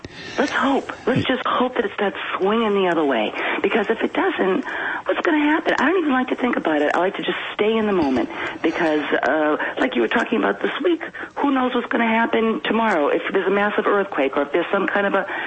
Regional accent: Massachusetts, United States; And I said, no, never. I'm from Massachusetts. I'm well acquainted with Mittens.

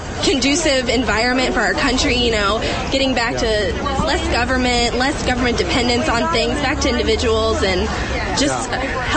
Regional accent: United States; I'm an American.

